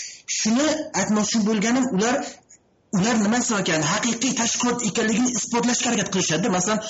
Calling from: Paris, Île-de-France, France; men Fransiyadan, Parijdan.

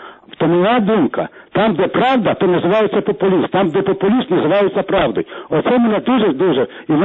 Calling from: Vinnytsia, Vinnytsia Oblast, Ukraine; Я з Вінниці.

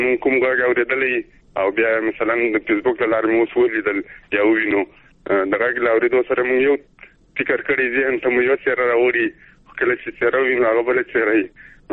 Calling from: Zabul, Afghanistan; مې د زابل راغلی.

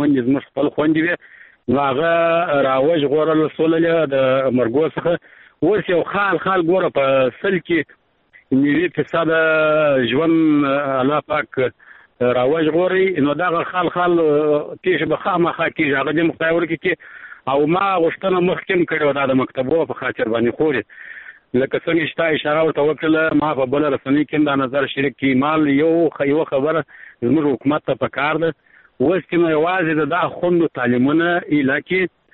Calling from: Arghandab, Kandahar, Afghanistan; لکندار ولایت ارغنداول سوالیسه د ټلیفون په کرښه خورې

